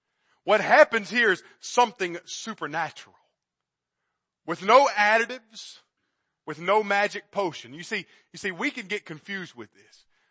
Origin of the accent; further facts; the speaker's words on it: York, South Carolina, United States; I'll tell you, I'm from York, South Carolina.